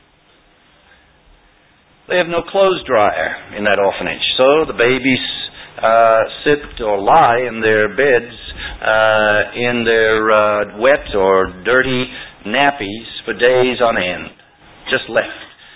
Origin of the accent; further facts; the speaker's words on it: Australia; Australians, you and I can get in, and I'm an Australian, I travel on an Australian passport.